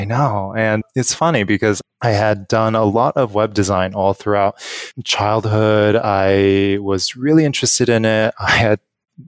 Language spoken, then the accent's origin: English; Los Angeles, California, United States; now in New York City, United States; So I am from Los Angeles, born and raised. I went to school in San Diego, and I have since then traveled around the world and ended up in New York City.